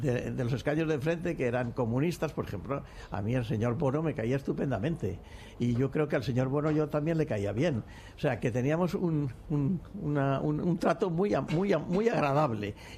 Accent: Valencian Community, Spain; Porque como somos valencianos, pues era muy...

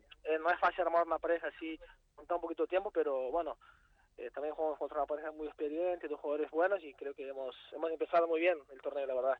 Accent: Brazil; Spanish is a second language; Más siendo brasileño, que no hay tanta cultura de pádel

